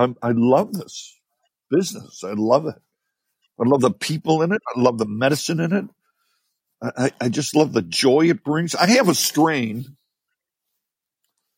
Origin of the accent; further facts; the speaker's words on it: Chicago, Illinois, United States; I'm from Chicago. I'm a meat eater, right?